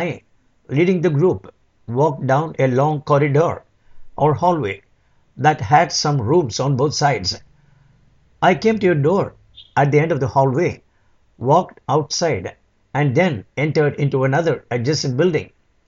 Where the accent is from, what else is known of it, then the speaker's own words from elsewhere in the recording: Tonawanda, New York, United States; We departed on this trip from my hometown, Tonawanda, New York.